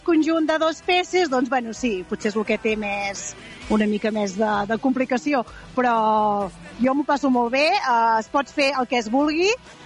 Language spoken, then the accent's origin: Catalan; Solsona, Catalonia, Spain; De Solsona.